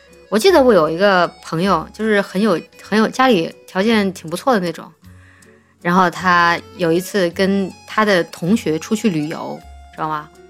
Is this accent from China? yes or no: yes; Chongqing, China; 然后我是重庆的嘛